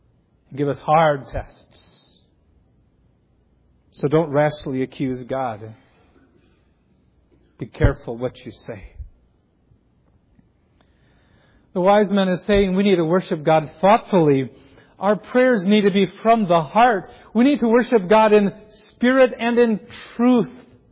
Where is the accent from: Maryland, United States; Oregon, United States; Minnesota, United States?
Minnesota, United States; Edgerton; Sometimes I've been very, very troubled when I go back to my hometown of Edgerton, Minnesota